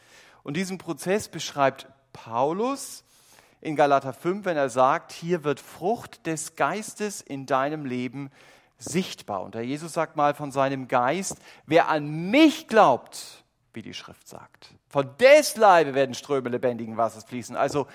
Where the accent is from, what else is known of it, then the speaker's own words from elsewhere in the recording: Germany; So sind wir Menschen gestrickt, vielleicht ganz besonders wir als Deutsche. Wir lieben Regelkataloge.